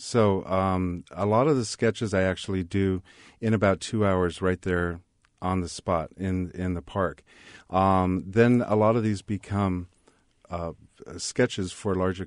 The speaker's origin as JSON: {"language": "English", "town": "Lake Tahoe", "country": "United States", "tie": "born or raised there", "said": "Well, I was born and raised in Lake Tahoe and in 1962. And in the process of growing up there, I saw a lot happen to the lake."}